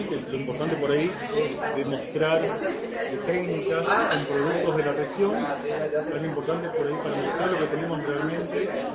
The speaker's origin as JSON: {"language": "Spanish", "town": "Apóstoles", "region": "Misiones", "country": "Argentina", "tie": "born or raised there", "also_born_or_lived": "Posadas", "said": "Yo me crié en Apóstoles, pero nací en Posadas, y en Monte Carlo también."}